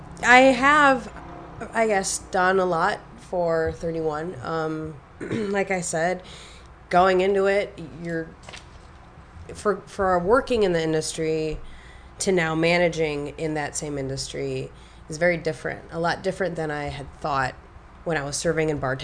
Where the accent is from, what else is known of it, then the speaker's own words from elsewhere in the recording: Chicago, Illinois, United States; I'm from Chicago, so it was a natural connection in terms of Midwest values, roots, kind of bigger city.